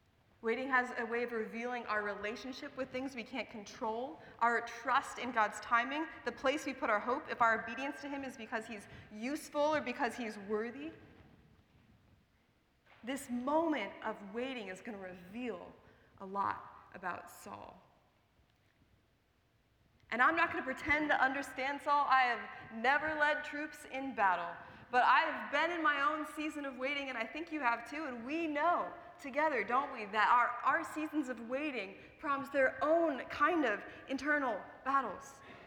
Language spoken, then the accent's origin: English; Florida, United States; I'm from Florida